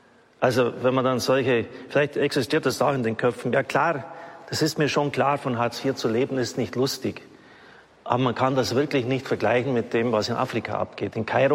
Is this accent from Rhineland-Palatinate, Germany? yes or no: no; Baden-Württemberg, Germany; Ich bin ein Schwabe.